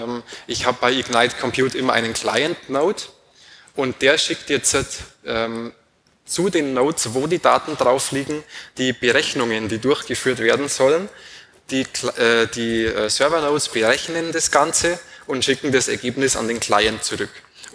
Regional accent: Rosenheim, Bavaria, Germany; Rosenheim, meine Heimatstadt, Darmstadt, Konferenzort.

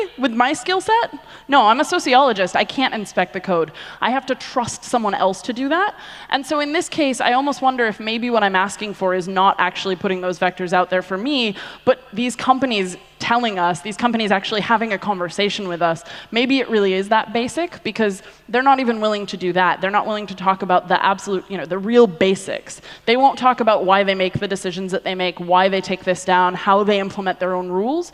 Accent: United States; now in Germany; So I'm American, obviously. I've been living in Germany for 3 years

